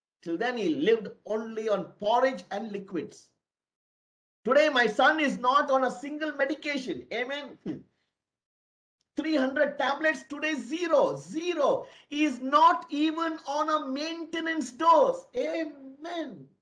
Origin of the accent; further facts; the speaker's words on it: India; English is a second language; are you from India? I said, yes, I'm from India.